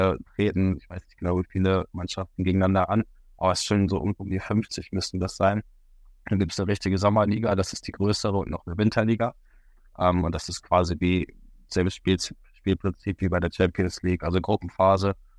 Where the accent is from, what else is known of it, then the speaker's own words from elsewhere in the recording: Hanover, Lower Saxony, Germany; in Hannover auch groß geworden.